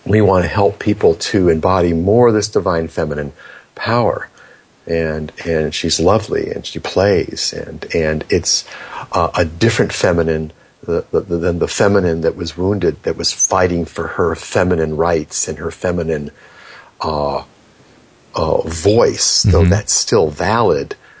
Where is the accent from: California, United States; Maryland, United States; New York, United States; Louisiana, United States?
California, United States; Hollywood; I've been around these people living and growing up in Hollywood, and I was born here.